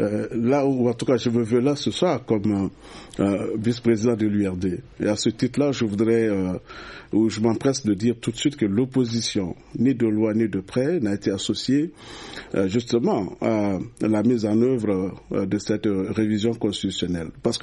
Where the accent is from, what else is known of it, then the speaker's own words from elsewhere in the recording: Mali; Nous sommes des Maliens